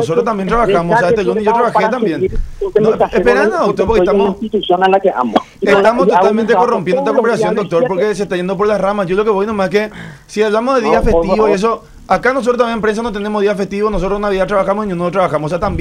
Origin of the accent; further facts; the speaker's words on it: Paraguay; como paraguayo